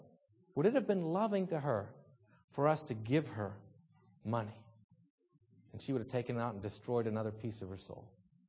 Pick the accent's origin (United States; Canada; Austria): Austria; Salzburg; I'm sitting there, you know, I'm from Salzburg.